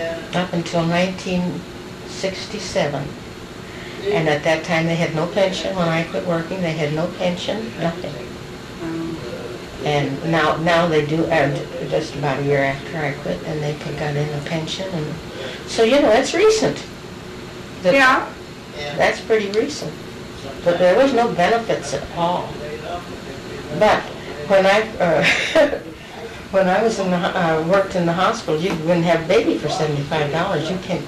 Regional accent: Washington, Pennsylvania, United States; born there; I was born in Washington, Pennsylvania.

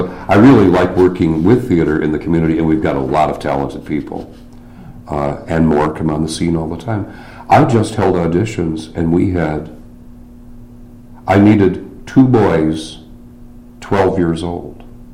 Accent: Grand Rapids, Michigan, United States; now in Lansing, United States; I'm from the Grand Rapids area

